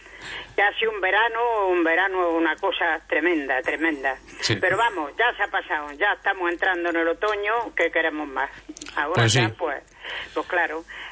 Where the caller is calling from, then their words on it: France; De Francia.